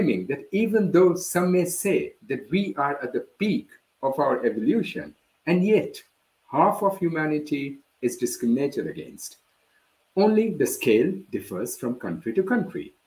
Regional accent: India; I'm originally from India, which is also a Commonwealth nation.

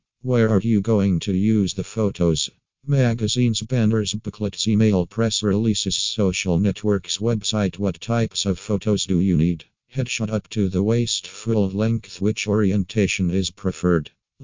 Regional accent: Singapore; from Singapore.

